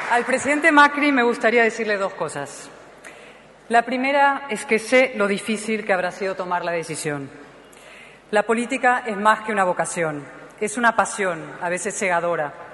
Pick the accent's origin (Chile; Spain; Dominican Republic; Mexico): Spain; Vengo de España con un mensaje de esperanza.